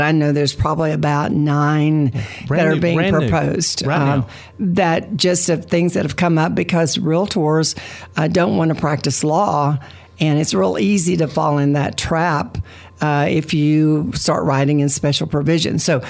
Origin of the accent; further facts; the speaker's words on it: Texas, United States; I mean, I grew up in West Texas. We didn't lock our doors. We didn't lock the cars.